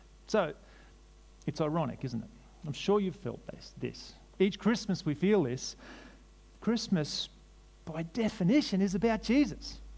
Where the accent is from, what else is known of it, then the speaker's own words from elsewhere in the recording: New South Wales, Australia; I grew up in New South Wales in the country. I became a Christian there through my mum and dad's witness.